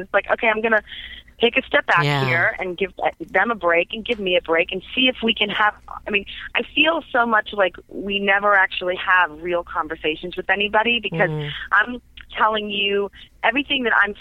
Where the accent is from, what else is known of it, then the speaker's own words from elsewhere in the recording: United States; especially Americans. I mean, I'm an American.